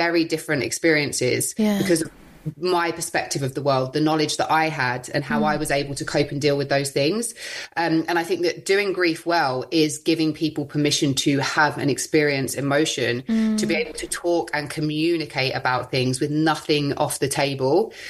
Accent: United Kingdom; I guess that as British people, we are kind of quite repressed around a lot of things.

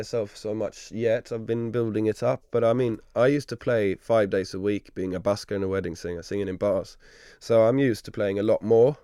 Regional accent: Gothenburg, Västra Götaland, Sweden; my hometown of Gothenburg. And in my hometown, which is a fishing port, is where all the people left for America.

